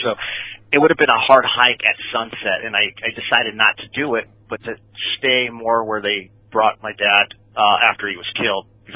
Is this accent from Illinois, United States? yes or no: no; California, United States; we'll talk about being Mexican. I'm all, but that's not, I mean, yes, I am, but I, as I told you, I grew up here in Orange County, right?